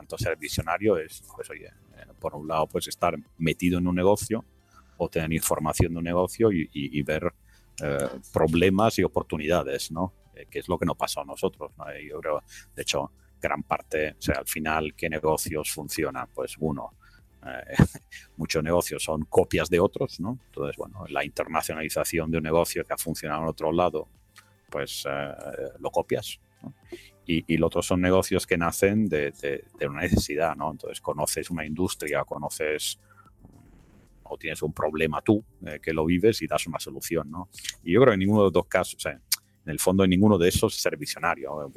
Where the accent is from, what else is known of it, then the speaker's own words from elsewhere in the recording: Italy; moved away as an adult; also born or lived in United States; now in Spain; yo soy americano y me crié en Italia y luego estudié fuera y encontré una mujer española y vine aquí a vivir.